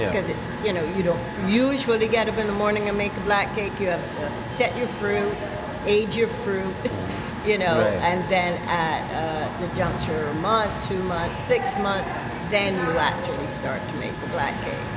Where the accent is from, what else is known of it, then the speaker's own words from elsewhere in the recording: Barbados; now in United States; So I'm from Barbados originally. I came to the U.S. in 1972.